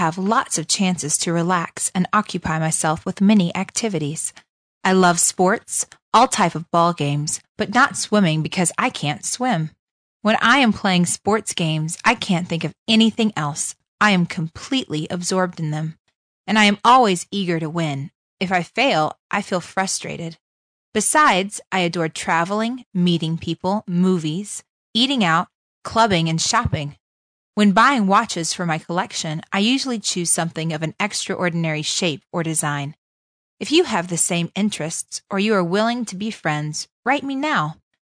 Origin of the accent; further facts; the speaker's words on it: Singapore; I am Singaporean and a current working adult in the sales line.